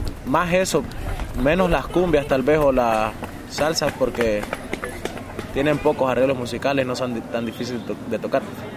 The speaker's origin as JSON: {"language": "Spanish", "region": "Matagalpa", "country": "Nicaragua", "said": "Bueno, soy de Matagalpa, Nicaragua. Vivo en el barrio de La Chispa."}